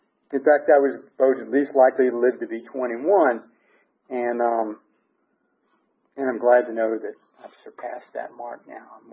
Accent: Louisiana, United States; So as I was saying, I grew up in Louisiana and I was drinking a lot.

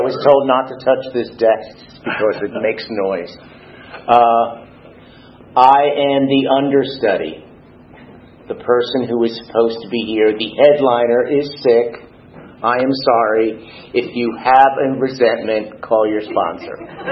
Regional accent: Long Island, New York, United States; I was raised on Long Island, which is off, for those of you, it's this funny little fish-shaped place off of New York. I'm one of seven. My mother was Irish and German. My father was Italian

